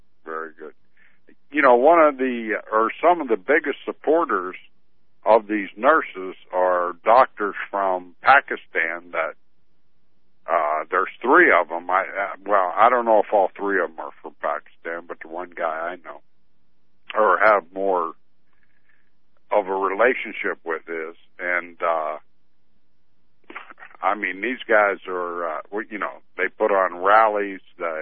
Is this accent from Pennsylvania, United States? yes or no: yes; Pittsburgh, Pennsylvania, United States; I'm from Pittsburgh.